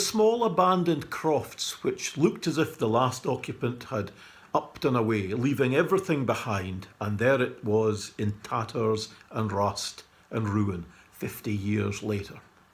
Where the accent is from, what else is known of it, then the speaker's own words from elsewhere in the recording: Dufftown, Scotland, United Kingdom; also born or lived in Aberlour; these were the sorts of things that we got up to growing up in Dufftown and Aberlour in the 1970s and the early 80s